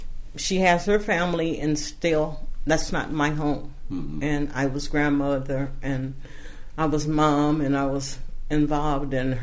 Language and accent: English; Fresno, California, United States; I grew up in Fresno. I grew up in Fresno on the west side.